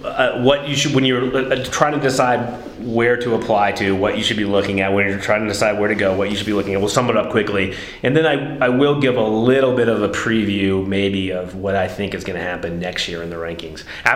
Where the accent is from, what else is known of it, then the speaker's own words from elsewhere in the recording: Alabama, United States; because I'm from Alabama.